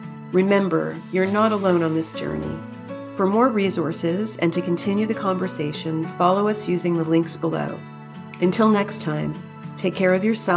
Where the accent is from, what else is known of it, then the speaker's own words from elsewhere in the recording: United States; now in Canada; So in the meantime, I am in Canada, but I am an American.